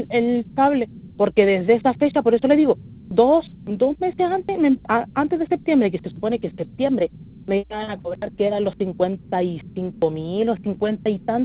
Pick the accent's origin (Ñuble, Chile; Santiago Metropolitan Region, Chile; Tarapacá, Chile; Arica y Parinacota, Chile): Tarapacá, Chile; Pozo Almonte; yo soy de Pozo Almonte, yo bajé a Iquique.